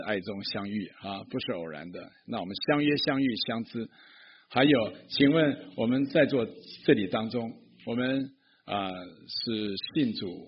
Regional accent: Xiamen, Fujian, China; 我的老家福建厦门啊，我母亲是鼓浪屿的。

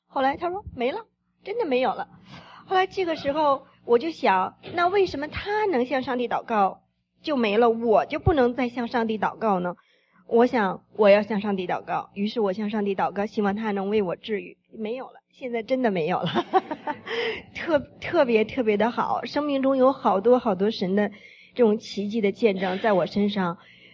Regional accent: China; moved away as an adult; now in United States; 之后呢，我从中国来了美国

